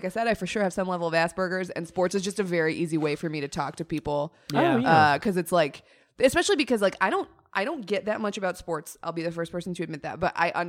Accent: Colorado, United States; growing up in Colorado around Broncos culture is such a sports turnoff.

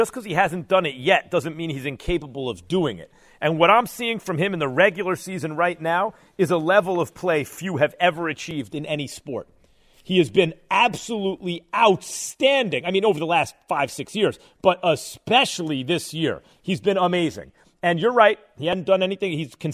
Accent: New York City, New York, United States; I grew up downtown in Greenwich Village, so I give you some burn.

